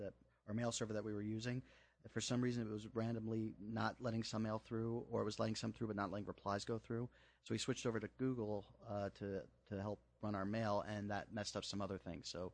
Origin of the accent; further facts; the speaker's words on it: Glen Ridge, New Jersey, United States; Yeah, I grew up in Glen Ridge, so this is my stomping grounds around here.